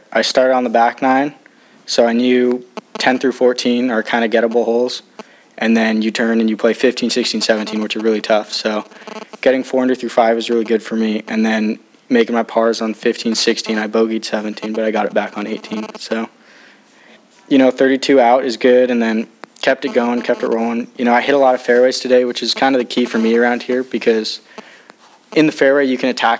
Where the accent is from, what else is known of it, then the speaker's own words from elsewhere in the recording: Lake Elsinore, California, United States; I'm from Lake Elsinore, California.